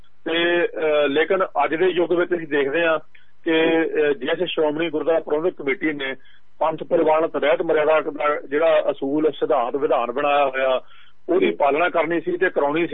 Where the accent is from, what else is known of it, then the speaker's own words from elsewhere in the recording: Dupalpur, Punjab, India; ਆਪਣੇ ਪਿੰਡ ਦੁਪਾਲਪੁਰ, ਜਿਹੜਾ ਕਿ ਜ਼ਿਲ੍ਹਾ ਨਵਾਂਸ਼ਹਿਰ ਦੇ ਵਿੱਚ, ਆਪਣਾ ਜਦੋਂ ਚੰਡੀਗੜ੍ਹ ਆਈਏ ਤਾਂ ਜਾਟਲੇ ਦੇ ਕੋਲ ਸਾਡਾ ਪਿੰਡ ਹੈ ਦੁਪਾਲਪੁਰ, ਤੇ ਬਿਸਤ ਦੁਆਬ ਤੇ ਸਤਲੁਜ ਦੇ ਵਿਚਾਲੇ ਸਾਡਾ ਪਿੰਡ ਪੈਂਦਾ, ਉਸ ਪਿੰਡ ਦਾ ਮੈਂ ਸਰਪੰਚ ਵੀ ਰਿਹਾ।